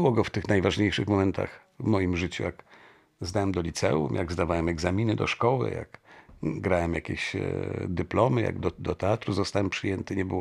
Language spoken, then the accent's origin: Polish; Strzelce Opolskie, Opole Voivodeship, Poland; w Strzelcach Opolskich, które jest moim rodzinnym miastem